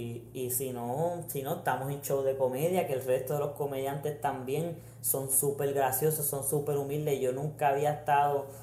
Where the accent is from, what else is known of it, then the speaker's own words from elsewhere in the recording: Puerto Rico; Qué sé yo, somos boricuas.